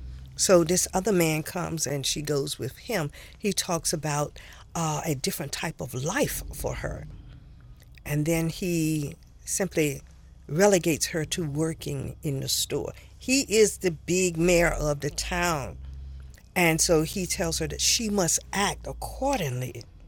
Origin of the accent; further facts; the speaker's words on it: North Carolina, United States; also born or lived in Missouri; I lived in Missouri for 4 years. So I understand about dialect and how different. As a Southerner, I'm from North Carolina.